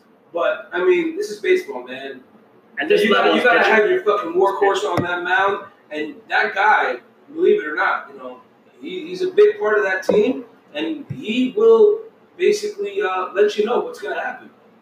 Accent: New Jersey, United States; You know, and we're from Jersey.

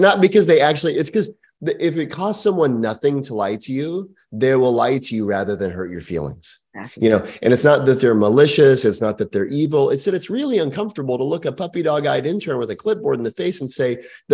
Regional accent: Texas, United States; I grew up in Texas.

